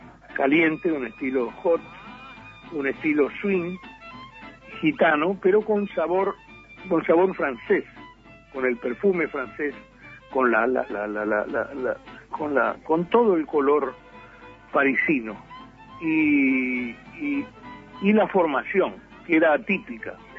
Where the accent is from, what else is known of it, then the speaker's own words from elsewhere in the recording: Montevideo, Uruguay; now in Miami, United States; Yo me fui de Montevideo y llego a Miami, donde vivo